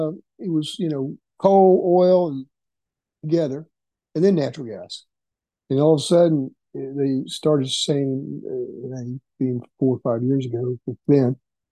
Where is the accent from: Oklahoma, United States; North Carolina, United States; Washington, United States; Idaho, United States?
Oklahoma, United States; Elk City; there was a well going to be drilled to 24,000 feet outside my hometown of Elk City, about a mile from Elk City, outside Elk City.